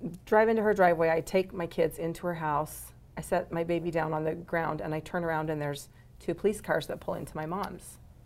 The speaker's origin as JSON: {"language": "English", "town": "Preston", "region": "Idaho", "country": "United States", "tie": "born or raised there", "said": "So then we moved back to my hometown, actually, of Preston, Idaho."}